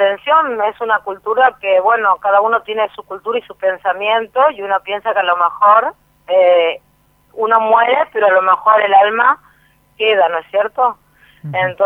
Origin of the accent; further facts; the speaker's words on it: Buenos Aires, Argentina; Yo soy de Buenos Aires, sí.